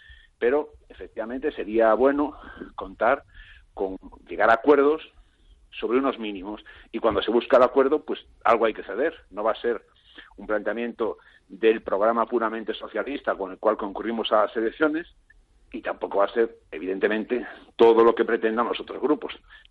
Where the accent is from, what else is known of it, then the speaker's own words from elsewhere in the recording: Galicia, Spain; como esto de que soy gallego